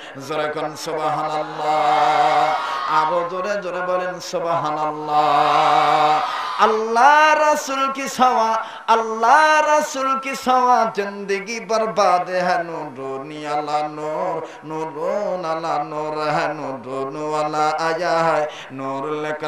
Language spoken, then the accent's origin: Bangla; Dhaka, Dhaka Division, Bangladesh; আমি ঢাকার মানুষ, ভাষায় তো কোনো তারতম্য নাই